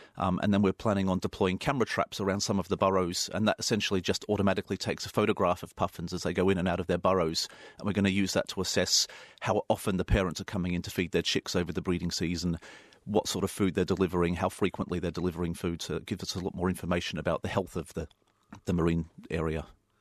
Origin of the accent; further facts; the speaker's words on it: Australia; Well, I grew up in Australia very close to the sea